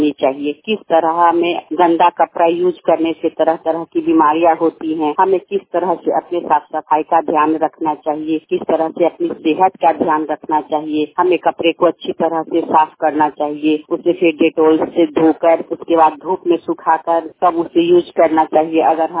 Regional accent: Bhagwanpur, Bihar, India; मैं वैशाली जिले के भगवानपुर प्रखंड की रहने वाली हूँ

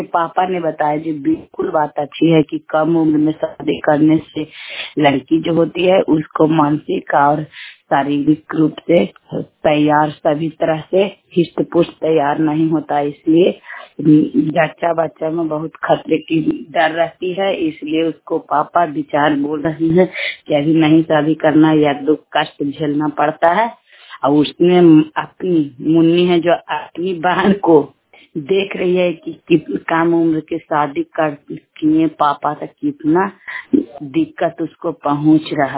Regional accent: Bihar, India; मैं ग्रामीण दौत के रहने वाले हूँ। हिलसा ब्लॉक, मेरा हिलसा ब्लॉक पड़ता है

